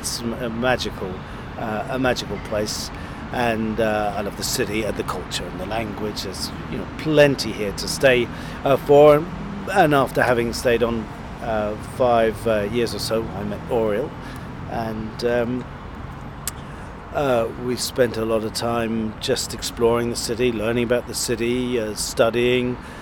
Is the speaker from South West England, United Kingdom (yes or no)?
yes; South West England, United Kingdom; So I grew up in Cornwall, in the countryside, and loved the countryside